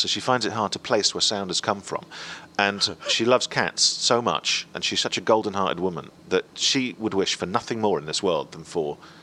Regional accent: Scotland, United Kingdom; accent: Scottish; And my accent started to fade quite quickly. And my mum is Swiss, so she's got a Swiss accent. My dad's from the north of England. So there was no one to back up my accent. There was no brothers, no sisters. There was no one else Scottish.

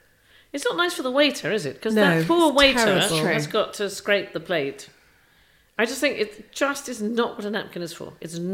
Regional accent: New York, United States; In New York. Well, most of my childhood was in New York

